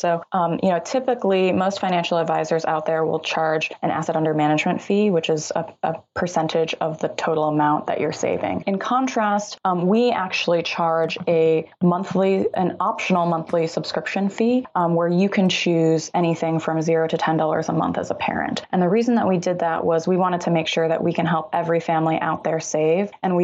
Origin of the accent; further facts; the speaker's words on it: Illinois, United States; now in California, United States; So if you live in one of those states like Illinois, for example, which is my home state, then it would pay to take a look at the Illinois plan. If you don't live in one of those states, so currently I'm in California